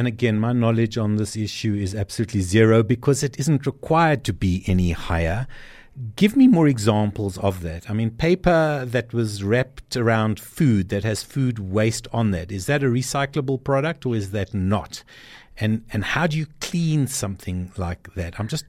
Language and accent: English; South Africa; I think as a South African, I would give us a scorecard of probably a -2 on the recycling front.